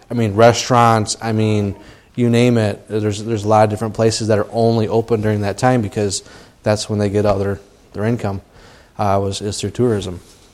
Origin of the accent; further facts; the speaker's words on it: United States; accent: American; now in Ireland; as you noticed, I don't have a thick Irish brogue, for some reason, Lord kept me to have my American accent. And so whenever I start talking to anybody, immediately they know I'm an American.